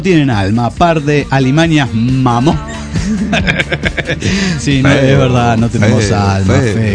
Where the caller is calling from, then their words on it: Caracas, Capital District, Venezuela; de Caracas, Venezuela.